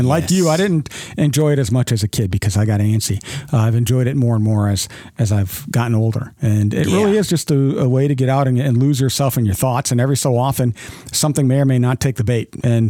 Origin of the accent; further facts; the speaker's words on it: South Dakota, United States; So I grew up in South Dakota. We hunted deer, pheasant, fox, raccoons on occasion.